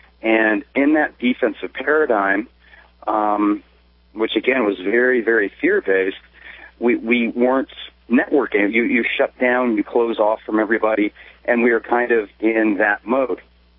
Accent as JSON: {"language": "English", "region": "Colorado", "country": "United States", "lives_now": "Florida, United States", "said": "We are broadcasting from Florida, away from our home state of Colorado."}